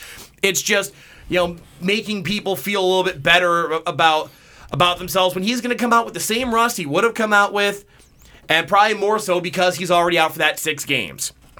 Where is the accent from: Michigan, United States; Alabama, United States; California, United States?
Michigan, United States; Detroit; I've lived in this state. I was born and raised in Detroit.